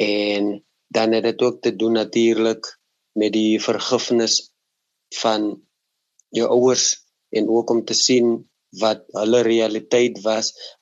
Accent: Port Elizabeth, Eastern Cape, South Africa; Ek het in Shoreville groot geword in Kaibega, in Port Elizabeth, en dit is 'n breingemeenskap wat swaar trek

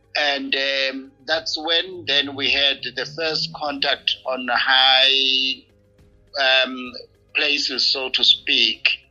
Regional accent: South Africa; it kind of brought a sense of humor as South African.

